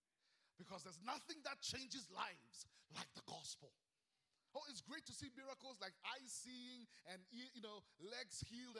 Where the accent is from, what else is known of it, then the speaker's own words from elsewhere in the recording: Ghana; now in Canada; But we like to say we're from Ghana, because we're originally from Ghana.